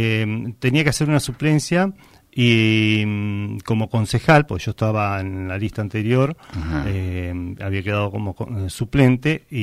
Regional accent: General Madariaga, Buenos Aires Province, Argentina; born there; nacimos en Madariaga, pero mis abuelos vivieron en Pinamar en el año, vinieron a Pinamar en el año 47.

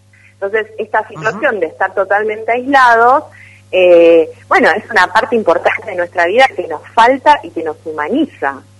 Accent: Buenos Aires, Argentina; moved away; yo soy de Buenos Aires, sigo teniendo mi teléfono de Buenos Aires

